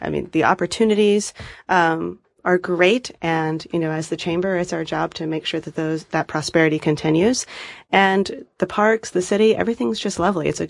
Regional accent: Little Rock, Arkansas, United States; I'm from Little Rock, Arkansas.

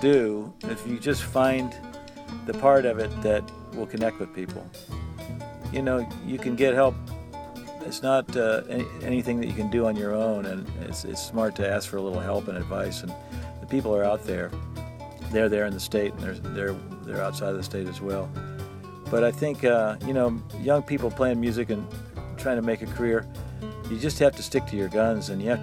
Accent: Wheeling, West Virginia, United States; I'm from Wheeling in the northern panhandle.

